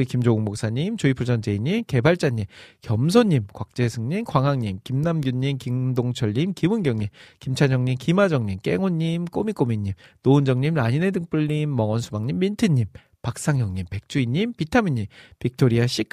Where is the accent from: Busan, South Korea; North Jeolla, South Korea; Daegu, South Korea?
North Jeolla, South Korea; Iksan; 익산소동축제, 아, 또 저의 고향 아니겠습니까.